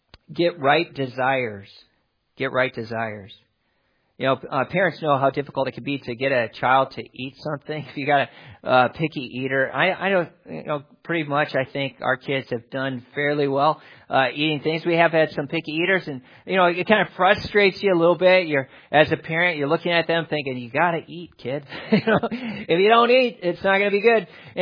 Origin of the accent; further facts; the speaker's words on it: Milwaukee, Wisconsin, United States; At the Milwaukee Zoo where I grew up in Wisconsin, and as a child, we lived pretty close to the Milwaukee Zoo.